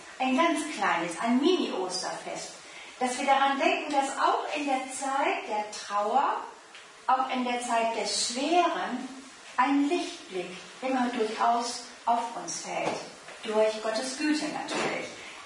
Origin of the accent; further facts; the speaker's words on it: Papenburg, Lower Saxony, Germany; ich komme aus Papenburg. Bin also gerade schon über die Grenze gefahren.